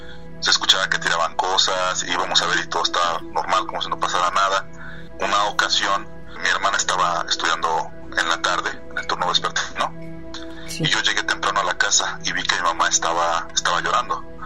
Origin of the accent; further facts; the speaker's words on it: Mexico City, Mexico; nosotros somos somos originarios de la Ciudad de México, y toda mi familia todavía vive allá.